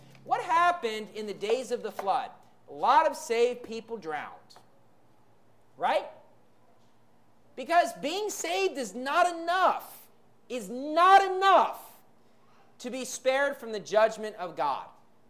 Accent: United States; now in Philippines; Look, I love the United States. I grew up in the United States.

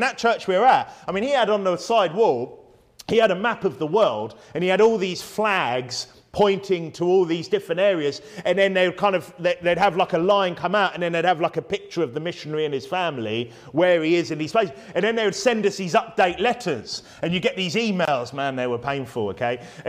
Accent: England, United Kingdom; So look, I'm an English speaker, yeah? I don't speak another language well enough to even consider myself semi-fluent, okay? I'm like most English people in this station who are like that.

